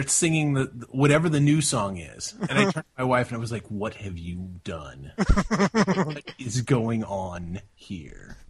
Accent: St. Louis, Missouri, United States; I am from the St. Louis area. So we do have a vested interest in the World Series

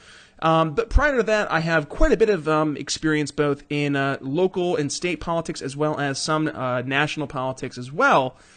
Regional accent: Philadelphia, Pennsylvania, United States; I'm hailing from the East Coast over in Philadelphia, Pennsylvania.

